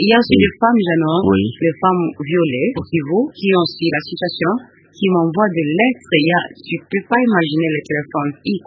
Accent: Kivu, DR Congo; La guerre qui est chez nous, au Kivu

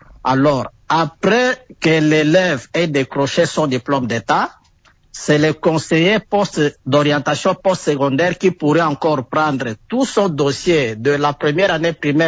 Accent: DR Congo; chez nous, en République démocratique du Congo, nous avons des sérieux problèmes

